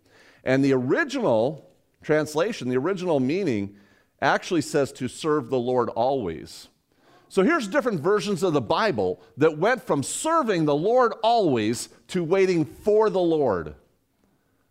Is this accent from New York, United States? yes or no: no; Las Vegas, Nevada, United States; I mean, I'm from Vegas, but I don't want to roll the dice on the meal or anything.